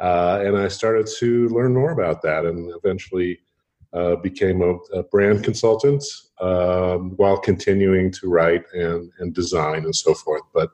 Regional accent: Los Angeles, California, United States; I grew up in Los Angeles, California, where there was a lot of freedom for children.

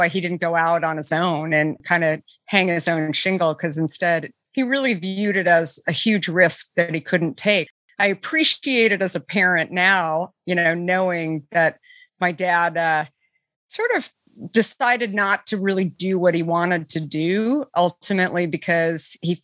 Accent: Arizona, United States; because I think growing up in Arizona, the weather is so conducive to being outside.

